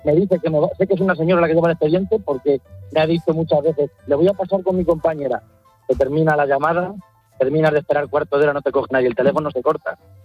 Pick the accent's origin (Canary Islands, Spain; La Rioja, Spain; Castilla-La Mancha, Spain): Castilla-La Mancha, Spain; Consuegra; Yo soy ganadero, soy de Consuegra, un pueblo de Toledo.